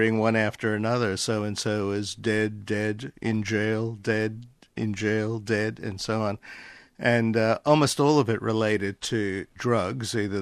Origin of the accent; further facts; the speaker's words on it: Brooklyn, New York, United States; also born or lived in Queens; I grew up in New York for the first 11 years of my life in Brooklyn, and then a little bit later in Queens.